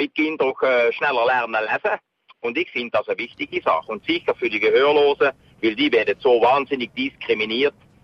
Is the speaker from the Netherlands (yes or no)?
yes; Netherlands; Ich bin selber Holländer.